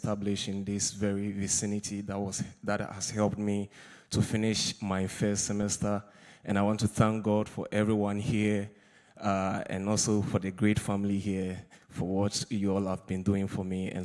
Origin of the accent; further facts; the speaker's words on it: Ghana; now in Tyler, United States; I came from Ghana to pursue my graduate studies at UT Tyler.